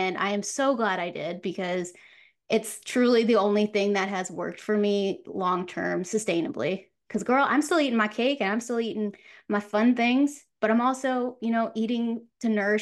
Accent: Florida, United States; also born or lived in New York; So then we wound up moving back to my hometown, Florida, from New York.

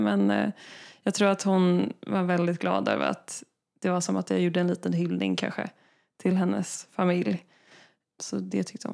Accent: Dalarö, Stockholm County, Sweden; Det var en sommar då jag jobbade på mitt lokala bageri på Dalarö, där jag är uppvuxen.

